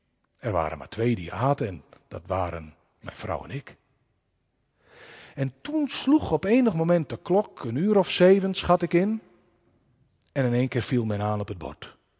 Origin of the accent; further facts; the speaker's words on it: Friesland, Netherlands; En ik ben opgegroeid in Friesland.